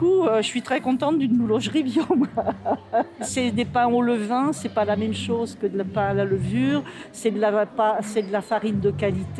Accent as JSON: {"language": "French", "town": "Le Pré-Saint-Gervais", "region": "Île-de-France", "country": "France", "tie": "born or raised there", "said": "je fais partie du Conseil citoyen. Je suis née au Pré-Saint-Gervais, en fait. Je suis là depuis 1944"}